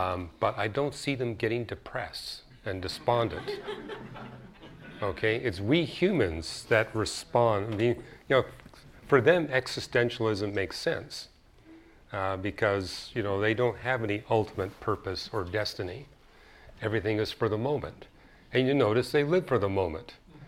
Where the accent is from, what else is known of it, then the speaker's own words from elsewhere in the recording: Canada; I mean, I even had to read it in French because I'm a Canadian. I had to be fluent in French.